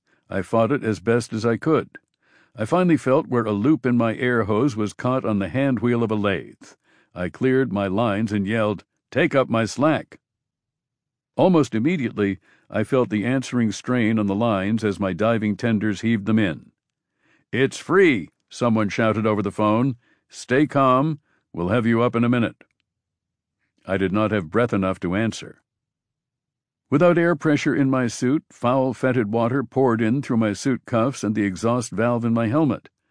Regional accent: Riverside, California, United States; College did not appeal to me because far too many college graduates from my hometown of Riverside, California, were pumping gas in service stations.

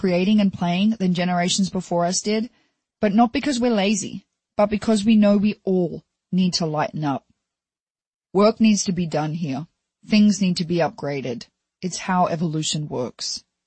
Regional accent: Fremantle, Western Australia, Australia; I was born and raised in Fremantle, Western Australia, by a single mum who is my hero. I was one of four kids

